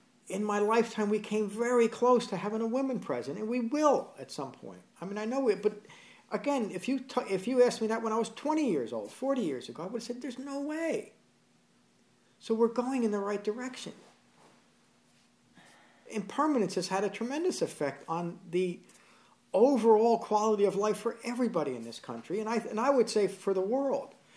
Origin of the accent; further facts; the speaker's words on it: Berkeley Heights, New Jersey, United States; I grew up in Berkeley Heights, New Jersey, nice little town.